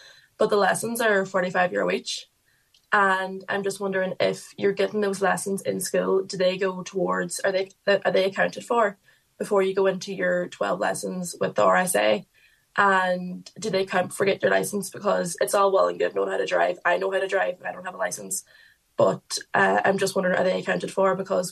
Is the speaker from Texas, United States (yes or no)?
yes; Fannett, Texas, United States; Like you said, I come from Fannet and there's no doubt about it, I need a car.